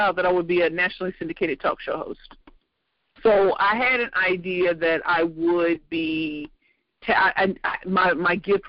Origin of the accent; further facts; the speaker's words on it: St. Louis, Missouri, United States; moved away as an adult; now in Brooklyn, United States; No, I'm from St. Louis, Missouri.